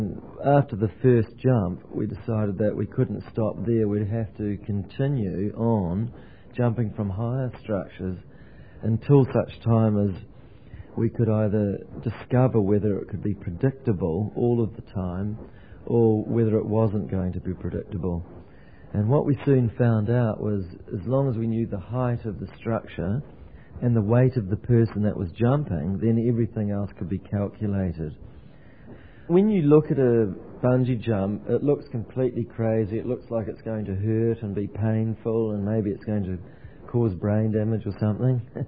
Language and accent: English; New Zealand; from New Zealand